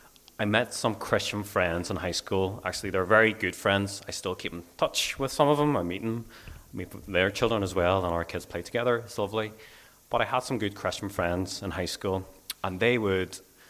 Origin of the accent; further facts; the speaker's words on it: South Korea; when I was growing up in Korea.